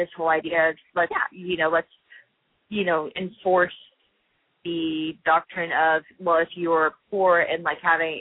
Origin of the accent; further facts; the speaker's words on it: Texas, United States; Because, you know, I grew up in Texas